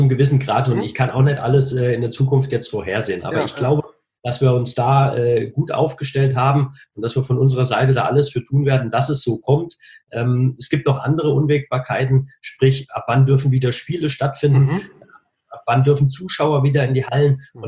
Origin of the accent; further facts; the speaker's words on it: Hüttenberg, Hesse, Germany; Also erstmal wohne ich oder bin ich aufgewachsen in Hüttenberg in Mittelhessen. Und Hüttenberg ist natürlich ein Traditionsstandort, was Handball anbetrifft.